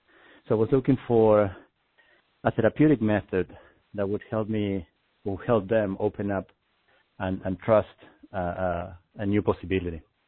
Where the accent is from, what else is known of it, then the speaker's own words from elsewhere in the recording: Argentina; I grew up in Argentina, as you said.